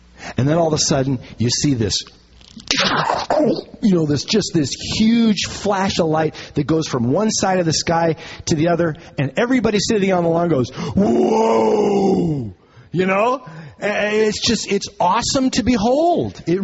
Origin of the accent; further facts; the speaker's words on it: Minnesota, United States; moved away; You know, my kids grew up out here in the Pacific Northwest, and although Sue and I were born and raised in Minnesota, most of our kids never really heard a good thunderstorm